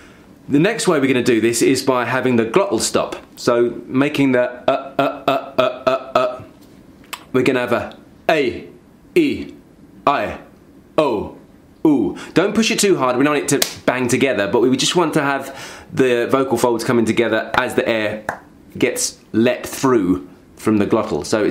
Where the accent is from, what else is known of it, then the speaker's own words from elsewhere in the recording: London, United Kingdom; accent: East London; So my natural accent, for example, is from East London.